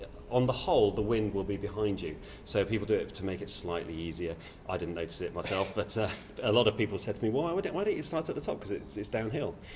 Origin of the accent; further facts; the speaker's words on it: Yorkshire and the Humber, United Kingdom; I'm a Yorkshireman, so quite like Yorkshire, obviously